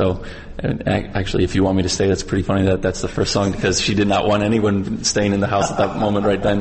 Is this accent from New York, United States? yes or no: no; Florida, United States; Yeah, I grew up in Florida.